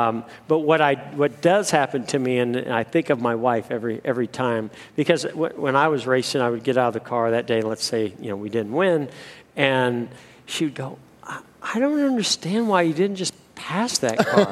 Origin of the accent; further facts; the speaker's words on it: California, United States; I grew up in California, and the kids I was racing with were basically the same age.